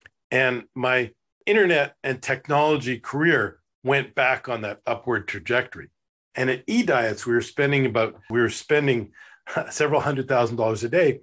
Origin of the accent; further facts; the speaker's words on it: Winnipeg, Manitoba, Canada; And I'm from Winnipeg, Canada, as I mentioned